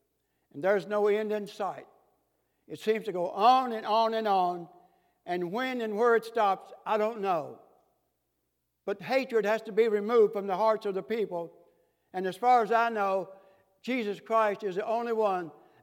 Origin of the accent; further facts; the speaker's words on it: United States; And as an American citizen, I have the right to state my opinion